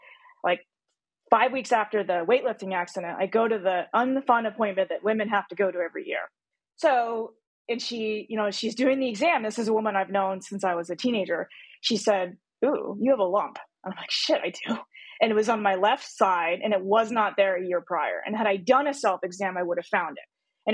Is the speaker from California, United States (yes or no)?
no; Connecticut, United States; also born or lived in Korea; So not only was I born out of the country, I was born in Korea. And then at birth, I was abandoned. So I don't know my birth parents. And then flew to the States when I was still a baby, and then raised in Connecticut by a Caucasian couple.